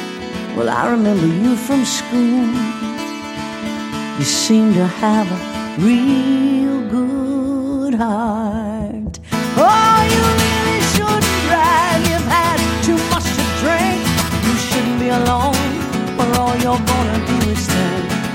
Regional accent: Kansas, United States; Well, I grew up in Kansas, and we listened to one radio station.

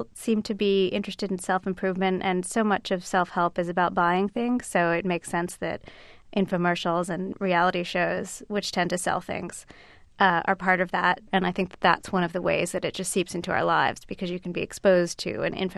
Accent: Philadelphia, Pennsylvania, United States; there was a store right off of South Street for a while where we grew up in Philadelphia

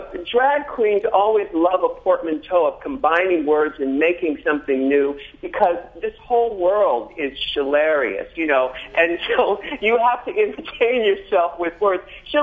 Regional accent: San Diego, California, United States; I'm from San Diego, but I grew up reading magazines about Andy Warhol, and I wanted to move to New York and create a star for myself.

